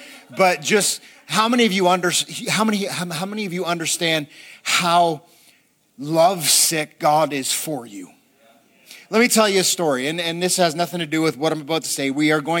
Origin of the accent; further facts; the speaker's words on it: Ontario, Canada; It was a wintry day, and I grew up in Ontario, and our winters aren't like your winters.